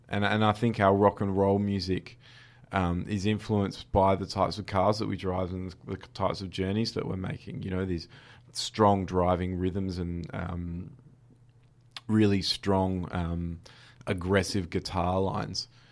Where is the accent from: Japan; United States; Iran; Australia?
Australia; they have a quality which is really ingrained in the way that we view the world as Australian.